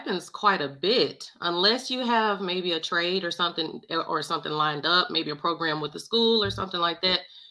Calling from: Mississippi, United States; I am calling from Mississippi.

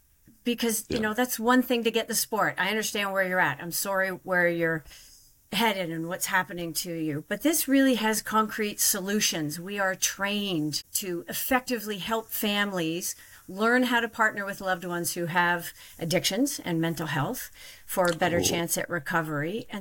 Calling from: Toronto, Ontario, Canada; I'm doing fabulous from Toronto.

